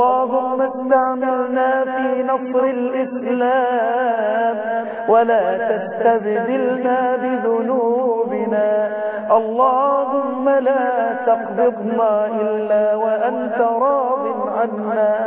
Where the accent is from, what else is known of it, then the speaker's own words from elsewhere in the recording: Egypt; اللهم احفظ بلدنا مصر